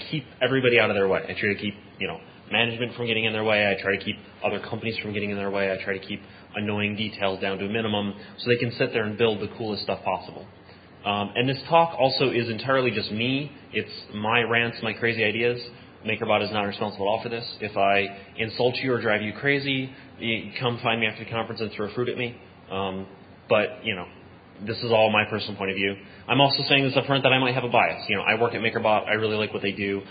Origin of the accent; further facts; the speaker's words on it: Philadelphia, Pennsylvania, United States; I'm from Philly. I currently work in New York.